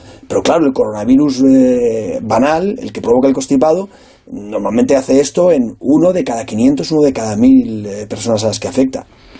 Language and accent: Spanish; Albacete, Castilla-La Mancha, Spain; hasta a mí mismo que soy de Albacete me llama la atención